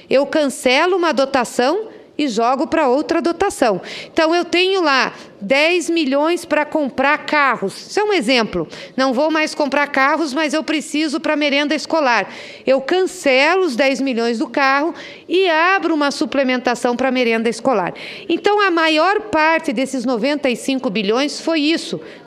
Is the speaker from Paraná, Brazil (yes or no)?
yes; Paraná, Brazil; eu vou defender porque eu sou paranaense.